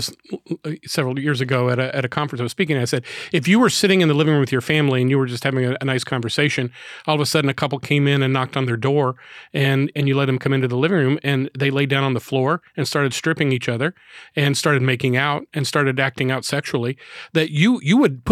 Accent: Florida, United States; it's a reality that we've had to deal with because I'm from South Florida.

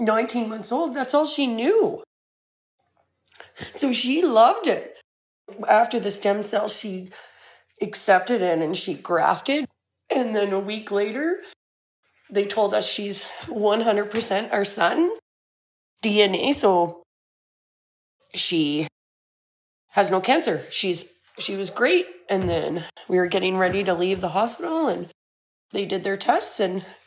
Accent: Salmon Arm, British Columbia, Canada; I'm from Salmon Arm, British Columbia.

